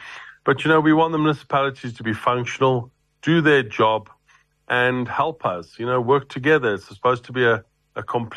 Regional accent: South Africa; we're South African, we're African.

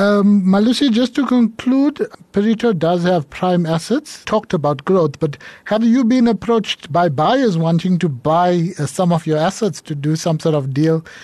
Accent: Durban, KwaZulu-Natal, South Africa; I'm from Durban, so I know formally, I know the city well.

